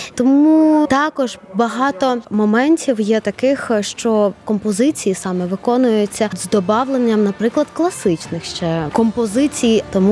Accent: Vinnytsia Oblast, Ukraine; я з Вінницької області

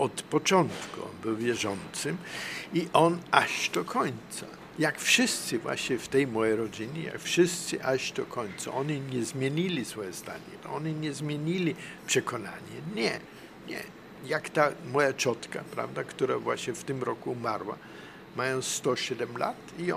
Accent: Linz, Upper Austria, Austria; Ja pochodzę z tego Linzu

